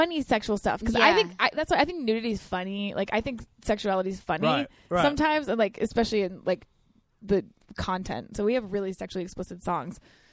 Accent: Olean, New York, United States; I'm from Olean.

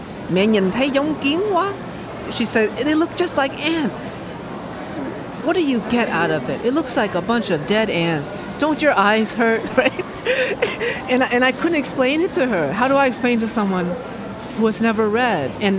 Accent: Hartford, Connecticut, United States; I immigrated in 1990. I was 2 years old. And the space reminds me of my childhood, growing up in Hartford, Connecticut, living in a one-room, one-bedroom apartment with 7 of my family members who initially immigrated with me

